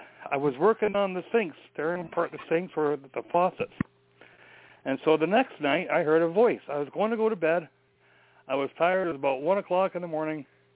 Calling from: Ontario, Canada; I'm calling from the Shaw.

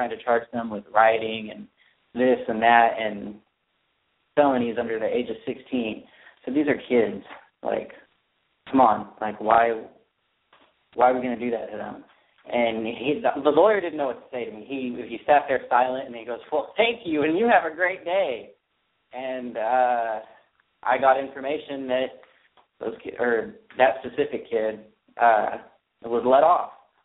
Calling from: Portland, Oregon, United States; Portland, Oregon.

